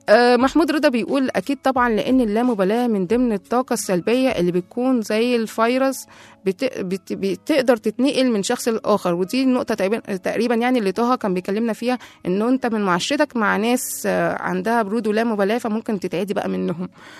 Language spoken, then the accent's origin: Arabic; Egypt; لان انا ابن مصر، انا اللي نفسي اشوفها في احسن حال